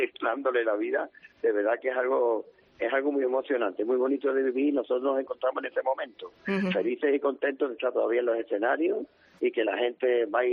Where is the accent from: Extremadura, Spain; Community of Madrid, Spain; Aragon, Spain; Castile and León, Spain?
Extremadura, Spain; encantado de saber que pisaré mi tierra extremeña otra vez, hombre.